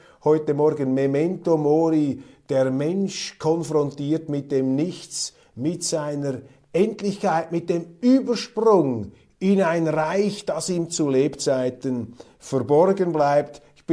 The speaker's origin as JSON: {"language": "German", "country": "Switzerland", "said": "ein Auftritt des Captains, der einen schämen lässt, sich schämen lässt als Schweizer."}